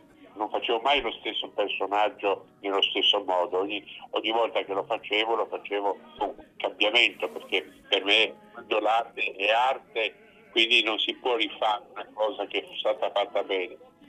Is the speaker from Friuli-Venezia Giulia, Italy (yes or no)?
yes; Trieste, Friuli-Venezia Giulia, Italy; moved away as an adult; now in Milan, Italy; Sono triestino. Sono venuto a vivere nel 66 a Milano, quando ho iniziato poi a lavorare alla Scala, e quindi sono stato alla Scala per circa 30 anni.